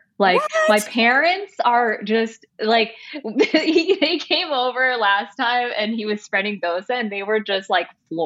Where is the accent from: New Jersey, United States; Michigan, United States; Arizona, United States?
New Jersey, United States; Summit; I was born there, and I actually grew up in Jersey, born and bred. And then I ended up going to school on the West Coast.